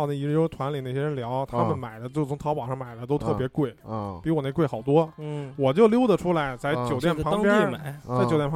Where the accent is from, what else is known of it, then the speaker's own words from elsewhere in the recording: China; 你这说话就跟我们大陆人说话不一样我们说话不这味儿